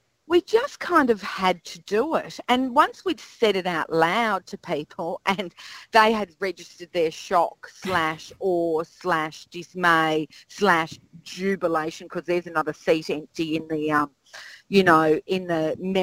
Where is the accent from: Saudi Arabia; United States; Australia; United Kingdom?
Australia; Queensland; I'm a Queenslander.